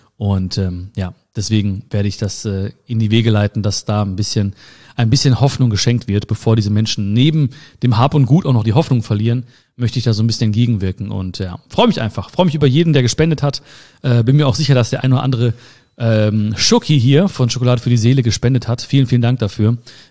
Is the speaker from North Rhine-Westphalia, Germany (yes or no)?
yes; Hagen, North Rhine-Westphalia, Germany; vor allen Dingen auch in NRW, vor allen Dingen auch in Hagen, in meiner Heimatstadt und in der Stadt, wo ich geboren bin.